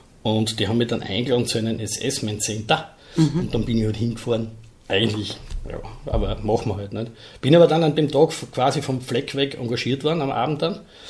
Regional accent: Styria, Austria; Als Steirer haben sie mich nicht länger gehalten anscheinend und habe auch nie müssen nachdienen.

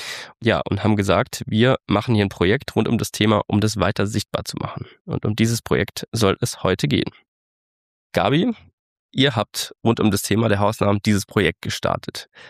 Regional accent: Abtsteinach, Hesse, Germany; nämlich in meiner Heimat, dem Odenwald, und zwar genauer in Absteinach im südlichen Odenwald.

